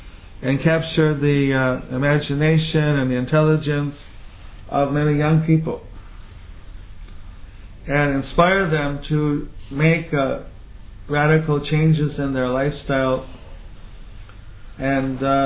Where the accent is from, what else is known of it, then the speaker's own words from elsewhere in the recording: India; I mean, materially speaking, I am an old man. We are from different cultures, you are from the West, I am from India.